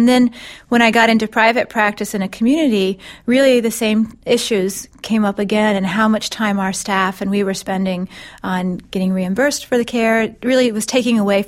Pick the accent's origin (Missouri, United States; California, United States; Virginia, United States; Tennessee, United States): Virginia, United States; And so I grew up in Northern Virginia, and I went to medical school in Baltimore and did my training there.